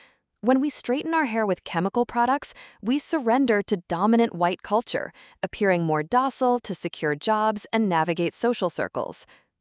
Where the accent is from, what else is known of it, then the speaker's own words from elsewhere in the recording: New Jersey, United States; Growing up in Atlantic County, New Jersey, television had taught me that cheerleaders, invariably white, thin, and desirable, embodied both power and purity.